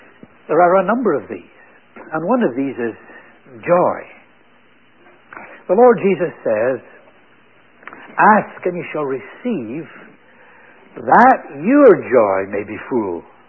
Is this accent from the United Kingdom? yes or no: yes; Scotland, United Kingdom; Now, I was brought up in Scotland.